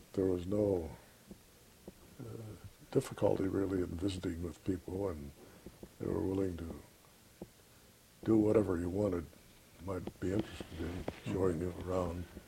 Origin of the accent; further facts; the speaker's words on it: Ecorse, Michigan, United States; also born or lived in McKees Rocks, Pennsylvania; Well, I was born in McKees Rocks, Pennsylvania. And my folks moved to Michigan when I was about 2 years old. So I don't remember much about McKees Rocks. And we lived in Ecorse. We moved to Ecorse.